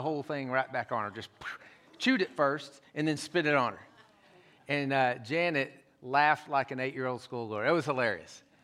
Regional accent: Tyler, Texas, United States; And I grew up in Tyler, raised by a pack of golfers.

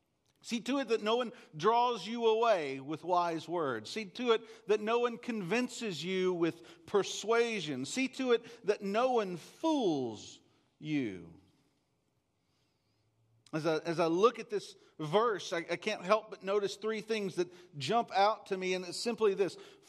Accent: Texas, United States; Seriously, the well that where I grew up, I grew up on a 300-acre cattle ranch in East Texas.

